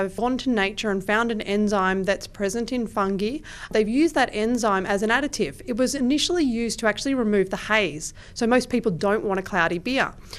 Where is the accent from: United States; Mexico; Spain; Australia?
Australia; I'm Australian